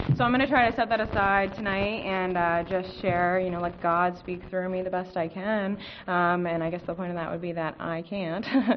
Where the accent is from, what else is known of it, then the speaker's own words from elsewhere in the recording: Pennsylvania, United States; I'm actually from Bucks County, I'm from Bucktown, and that's where I'm from here